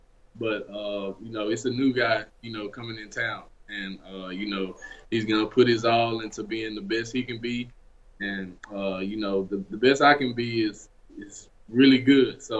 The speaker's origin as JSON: {"language": "English", "town": "Memphis", "region": "Tennessee", "country": "United States", "said": "You know, I come from Memphis where, you know, not a lot of us make it out."}